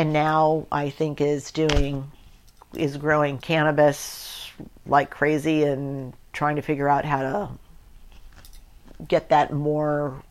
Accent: Napa, California, United States; I was still a Napan. I was somebody from Napa Valley, and that was not really looked at very kindly

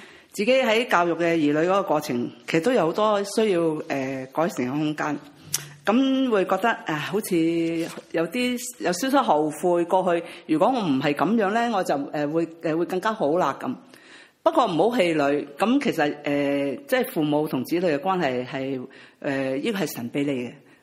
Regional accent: China; 同埋我想表達最後想去表達就係、是、我哋中國人好含蓄啦

